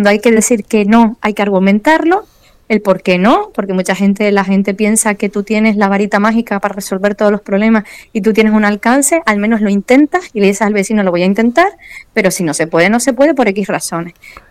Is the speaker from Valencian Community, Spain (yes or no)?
no; Mogán, Canary Islands, Spain; en la plaza del pueblo de Mogán, que es donde yo nací y me crié